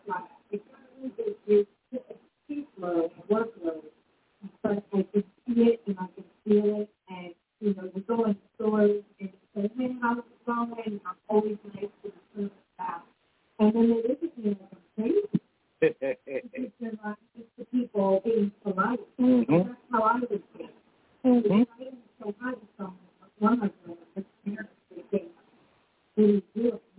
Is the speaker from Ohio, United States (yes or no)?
yes; Cleveland, Ohio, United States; I mean, I'm from Cleveland. You know, I go home, everybody, who is open?